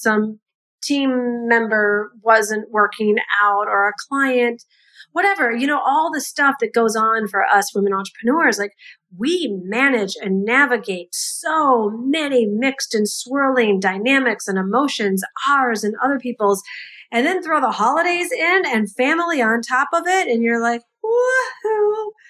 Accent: United States; being an American and the month of November

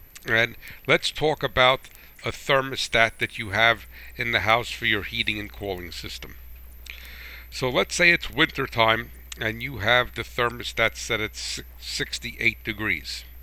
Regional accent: New Jersey, United States; accent: New Jersey; that's not my New Jersey accent.

